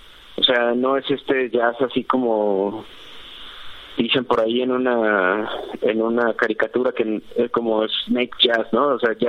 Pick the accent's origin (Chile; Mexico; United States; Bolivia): Mexico; Porque somos mexicanos